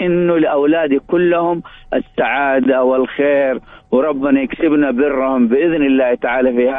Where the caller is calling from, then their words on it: Mecca, Makkah Province, Saudi Arabia; من وأنا أكلمك والله من مكة المكرمة